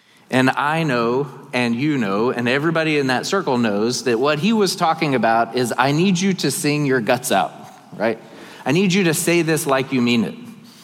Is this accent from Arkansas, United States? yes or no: yes; Arkansas, United States; I grew up in Arkansas.